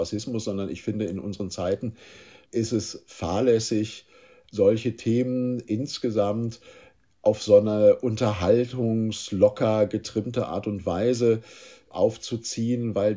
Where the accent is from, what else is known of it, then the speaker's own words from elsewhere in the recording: North Rhine-Westphalia, Germany; ich bin im Ruhrgebiet groß geworden. Also ich bin von Anfang an in einer Einwanderungsgesellschaft. Ich bin Jahrgang 68 aufgewachsen.